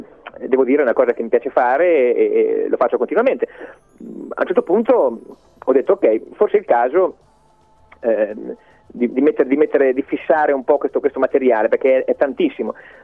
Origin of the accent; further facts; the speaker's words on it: Santarcangelo di Romagna, Emilia-Romagna, Italy; sono di Sant'Arcangelo di Romagna, e a Sant'Arcangelo c'è una tradizione musicale, scuole musicali, insomma, piuttosto famose